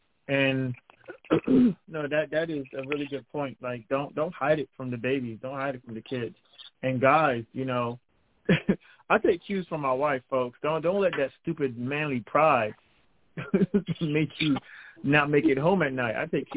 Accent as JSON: {"language": "English", "region": "New York", "country": "United States", "said": "as you folks know, I'm from New York, right?"}